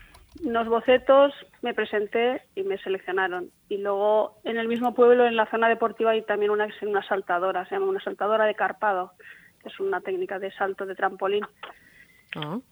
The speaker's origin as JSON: {"language": "Spanish", "town": "Barcelona", "region": "Catalonia", "country": "Spain", "tie": "born or raised there", "said": "Pues yo es que me crié en Barcelona"}